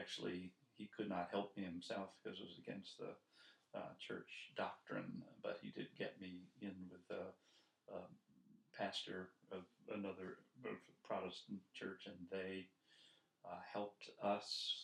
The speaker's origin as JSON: {"language": "English", "town": "Charlotte", "region": "North Carolina", "country": "United States", "tie": "born or raised there", "also_born_or_lived": "Raleigh"}